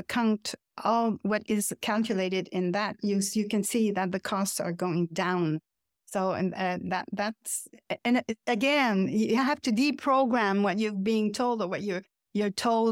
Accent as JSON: {"language": "English", "country": "Canada", "second_language": "English", "said": "I am French Canadian, so the population here knows about it."}